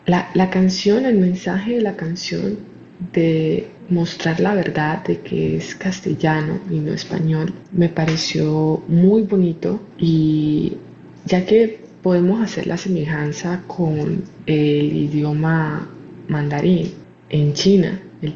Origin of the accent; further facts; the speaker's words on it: Panama; soy de Panamá